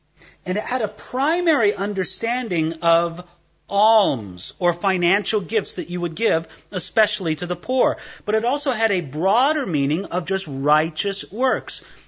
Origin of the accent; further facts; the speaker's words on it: California, United States; the culture I came from Southern California.